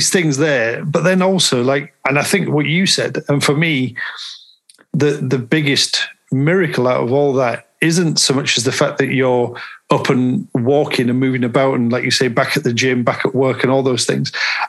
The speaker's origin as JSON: {"language": "English", "town": "Dewsbury", "region": "Yorkshire and the Humber", "country": "United Kingdom", "said": "Not yet. No. It would say Dewsbury, I think, probably."}